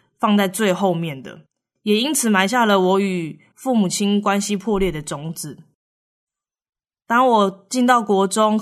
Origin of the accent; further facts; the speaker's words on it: Taiwan; 祖籍是蒙古人，成吉思汗第四个儿子托雷的第14代，但我其实是在台湾出生台湾长大的小孩啦。